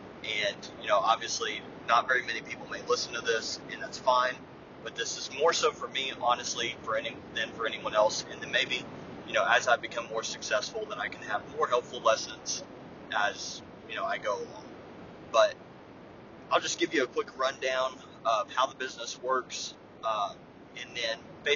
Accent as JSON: {"language": "English", "region": "Oklahoma", "country": "United States", "said": "Roughly in Florida, and I'm from Oklahoma, so we're an hour behind"}